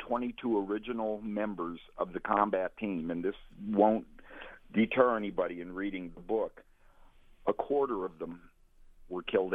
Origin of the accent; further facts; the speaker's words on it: Pennsylvania, United States; being a little bit older and growing up in Pennsylvania